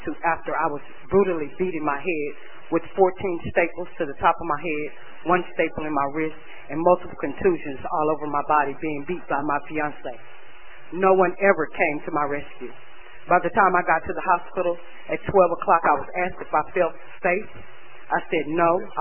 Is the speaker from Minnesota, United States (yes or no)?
no; Dallas, Texas, United States; I'm from the South Dallas sector, born and raised in Arbonton, Turner Court.